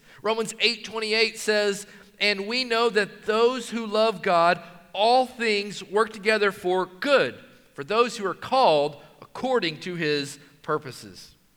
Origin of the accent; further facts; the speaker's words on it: Knoxville, Tennessee, United States; But I grew up in Knoxville, Tennessee. In a very rural part of Knoxville, I grew up pretty southern, you might say.